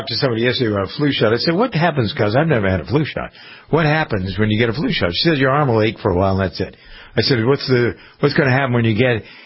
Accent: Massachusetts, United States; Here where I am in New England, Moderna is headquartered in my hometown

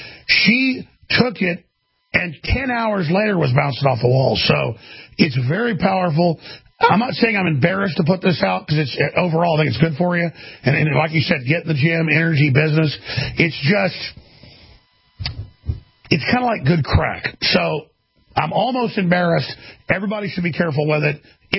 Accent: Texas, United States; You know, I'm from Texas, kind of Southern.

